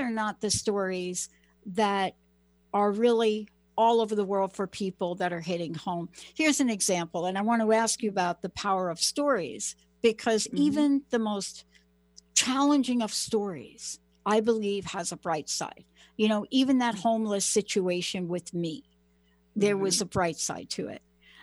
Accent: New York, United States; also born or lived in New Jersey, United States; I'm from New York and New Jersey. I'm from the East Coast.

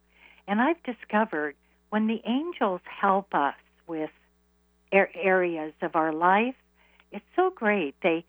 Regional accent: Iowa, United States; now in New York, United States; I was always in corporate America. I moved to New York from Iowa.

